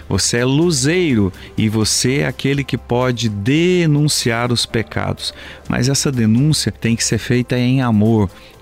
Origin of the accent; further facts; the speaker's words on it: Minas Gerais, Brazil; Eu sou mineiro, posso falar, comida mineira, olha, tem um tempero especial.